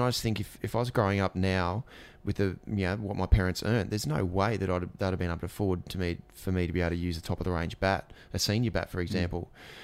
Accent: Ipswich, Queensland, Australia; I grew up in Ipswich, but if you want to go and get a bat, you go to Greg Chappell Cricket Centre in Albion

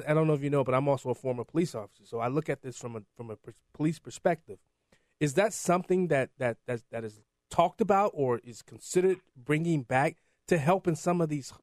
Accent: Chicago, Illinois, United States; I remember as a kid growing up, I'm from Chicago.

